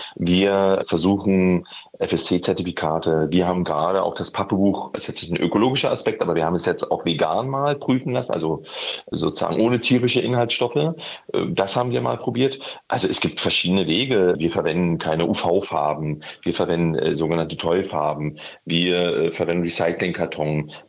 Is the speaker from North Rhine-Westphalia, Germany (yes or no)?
no; Berlin, Germany; ich komme aus Berlin und habe diese Entscheidung gefällt, hierher zu ziehen